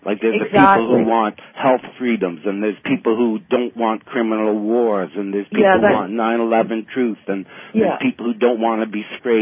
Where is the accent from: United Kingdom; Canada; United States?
Canada; as Canadian citizens, we're being terrorized by these people.